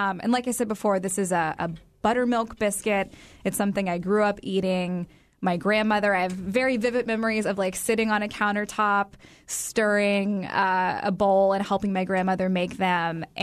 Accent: Tennessee, United States; but I grew up in Tennessee, so we didn't have fresh, beautiful, wild-caught salmon.

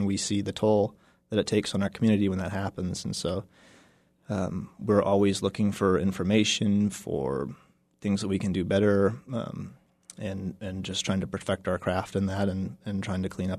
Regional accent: Juneau, Alaska, United States; Yeah, I grew up here. I was born and raised in Juneau.

